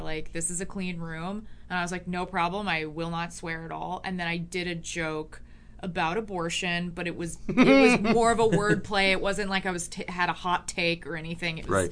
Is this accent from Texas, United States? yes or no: yes; Dallas, Texas, United States; I lived there until college.